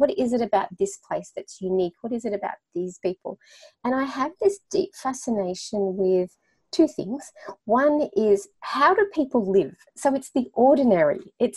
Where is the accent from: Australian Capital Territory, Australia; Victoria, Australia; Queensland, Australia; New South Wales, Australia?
Victoria, Australia; Melbourne; So I grew up in Melbourne, which is in south southern part of Australia.